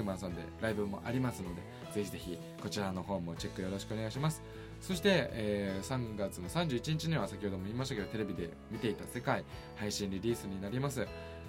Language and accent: Japanese; Kanagawa, Japan; also born or lived in Kumamoto; 熊本生まれ神奈川育ちシンガーソングライターの